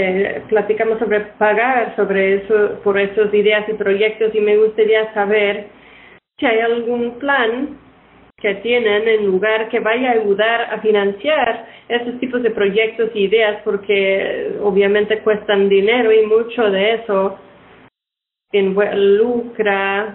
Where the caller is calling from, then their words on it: Richmond, United States; de Richmond.